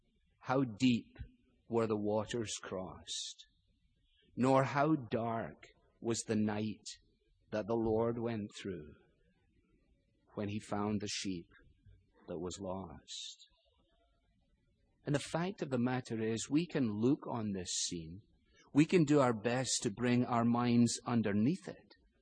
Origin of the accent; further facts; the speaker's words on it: Glasgow, Scotland, United Kingdom; I remember as a boy growing up in Glasgow